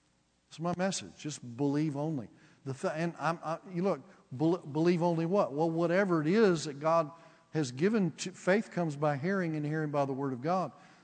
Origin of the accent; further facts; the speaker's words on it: Houston, Texas, United States; Okay, I'm from Houston, Texas.